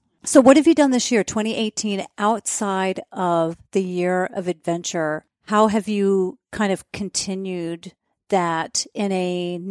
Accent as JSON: {"language": "English", "region": "New Jersey", "country": "United States", "tie": "born or raised there", "said": "I grew up in New Jersey, and the water was so chlorinated."}